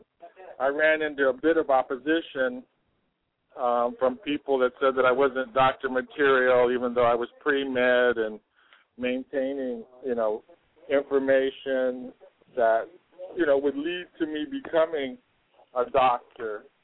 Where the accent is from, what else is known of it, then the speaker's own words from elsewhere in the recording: Los Angeles, California, United States; also born or lived in Santa Barbara; I lived there for 20 years, starting around 81, and moved back to L.A. around 2000. So I'm hailing from Los Angeles these days